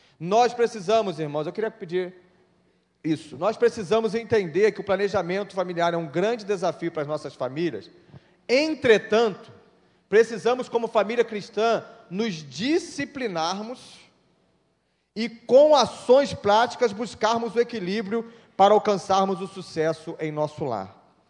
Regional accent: Brazil; nós, como brasileiros que somos

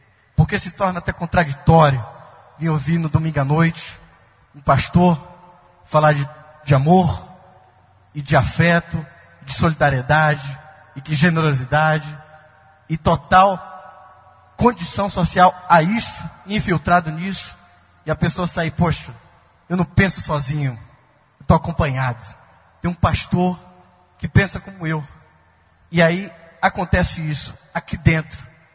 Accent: Fortaleza, Ceará, Brazil; de uma criação dentro da comunidade evangélica, nasci, sou natural do Ceará, de Fortaleza, e tenho um avô pastores e fui muito tempo frequentador, assíduo, feito até membro da Igreja Assembleia de Deus

